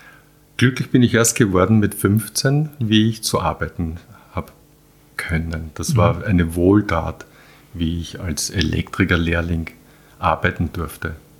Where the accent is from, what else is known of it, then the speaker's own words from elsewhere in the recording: Vienna, Austria; Also ich bin geboren in Wien, ich bin in die Schule und bin immer in Wien groß geworden, aber Wochenende und Ferien war immer Landwirtschaft.